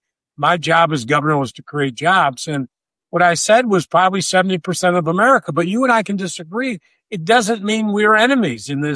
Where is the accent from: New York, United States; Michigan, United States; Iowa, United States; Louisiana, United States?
New York, United States; Syracuse; I mean, listen, I'm a kid from Syracuse who, you know, I mean, it's a fun story